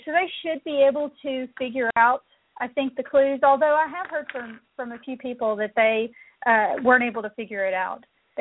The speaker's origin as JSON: {"language": "English", "region": "Texas", "country": "United States", "tie": "born or raised there", "said": "it's inspired by the small town that I grew up in East Texas. Okay. Of course, I haven't lived in a small town in 25 years"}